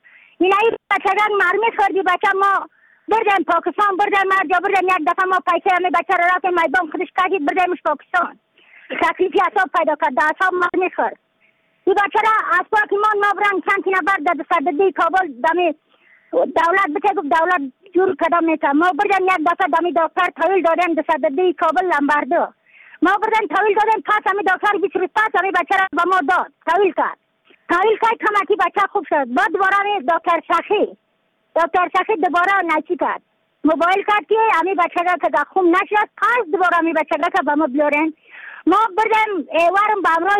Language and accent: Persian; Badakhshan, Afghanistan; از بدخشان هستم، مرکز بدخشان، ولسوالی یکل پایان، خیره وینگ،